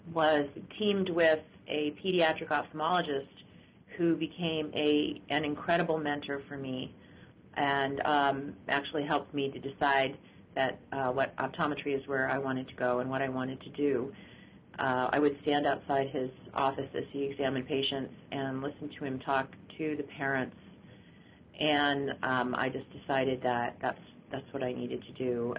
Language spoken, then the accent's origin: English; San Diego, California, United States; also born or lived in Yokohama, Japan; I grew up in, well, basically in San Diego, California, although I was a Navy brat. So I didn't really move out of the country all that much. I started school in Japan, in Yokohama, so spent a couple of years there